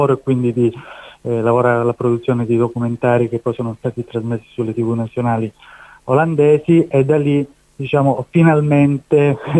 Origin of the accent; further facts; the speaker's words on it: Southern Italy, Italy; io ho rivisto la mia terra con occhi diversi. Una volta, ecco, avuta l'esperienza di vita all'estero, sono riuscito ad individuare dei punti cruciali che rendono la qualità della vita nel sud Italia